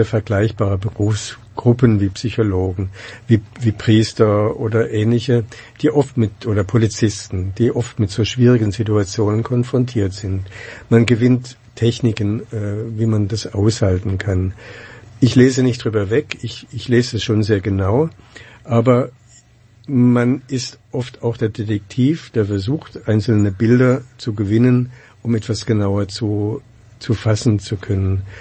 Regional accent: Germany; born there; Gut, ich bin auch Deutscher, aber es ist ja auch ein Zufall, dass ich in Deutschland geboren bin nach dem Krieg.

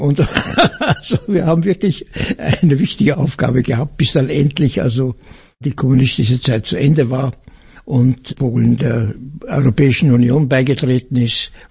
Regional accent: Austria; Und wir hörten, wir sind Österreicher, da war ein bisschen Begeisterung aufgenommen.

